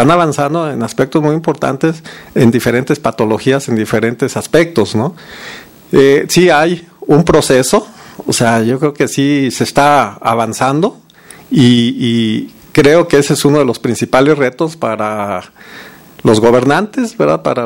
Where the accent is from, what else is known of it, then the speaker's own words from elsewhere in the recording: Guadalajara, Jalisco, Mexico; en Guadalajara la mayoría somos de una piel más clara